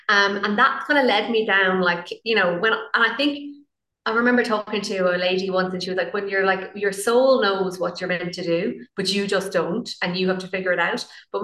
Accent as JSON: {"language": "English", "town": "Galway", "region": "Connacht", "country": "Ireland", "tie": "born or raised there", "said": "Believe it or not, you know, I grew up in Galway."}